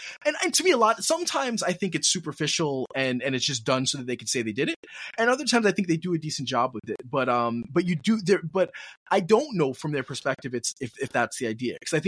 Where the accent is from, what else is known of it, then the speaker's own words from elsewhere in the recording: New York City, New York, United States; I grew up in New York in the '80s, so we're good. Perfectly happy with the city right now.